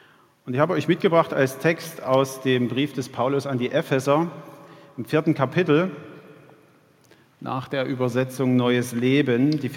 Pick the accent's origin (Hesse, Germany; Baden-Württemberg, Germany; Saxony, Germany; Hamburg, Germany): Saxony, Germany; Ottendorf-Okrilla; auch der Ort, den ihr sicher aus den Verkehrsmeldungen kennt, wo ich herkomme, Ottendorfer Grillach. Da wohne ich, seit ich 5 Jahre alt bin. Und das sind jetzt schon 40 Jahre, also könnt ihr euch den Rest denken, wie alt ich bin.